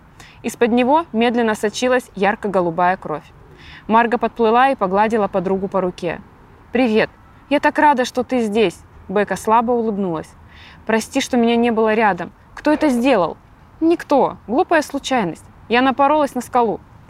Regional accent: Novosibirsk, Novosibirsk Oblast, Russia; Я писатель из Новосибирска.

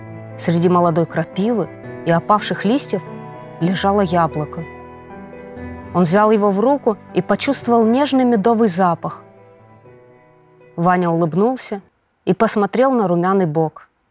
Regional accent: Omsk, Omsk Oblast, Russia; я родилась и живу в Омске.

